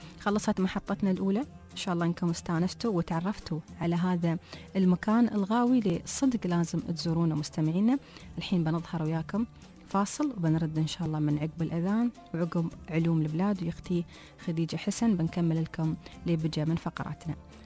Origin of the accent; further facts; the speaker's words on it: Oman; من أكثر المكانات السياحية عندنا في عمان